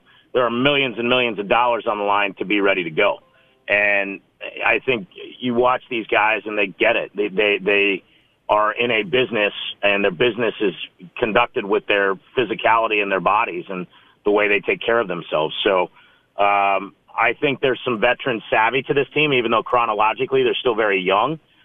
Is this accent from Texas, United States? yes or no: no; Las Vegas, Nevada, United States; the football team I grew up watching in Vegas